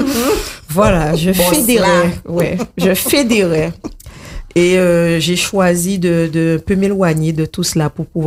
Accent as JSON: {"language": "French", "town": "Sainte-Rose", "country": "Guadeloupe", "tie": "born or raised there", "said": "j'ai grandi à Sainte-Rose, au comté, entourée de tous les cousins"}